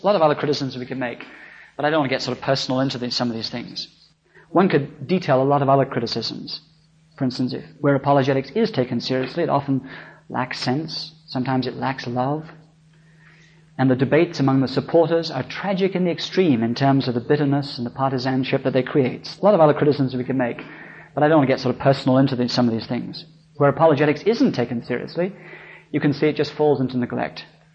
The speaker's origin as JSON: {"language": "English", "region": "England", "country": "United Kingdom", "said": "we don't have very much in England at all, so who am I as an Englishman to say this?"}